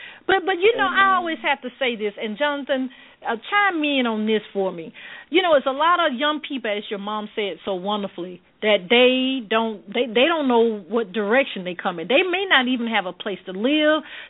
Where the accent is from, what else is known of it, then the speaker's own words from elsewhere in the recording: Birmingham, Alabama, United States; now in Atlanta, United States; You going to my hometown, Birmingham, then going to Carolinas, and then Atlanta, where I reside now.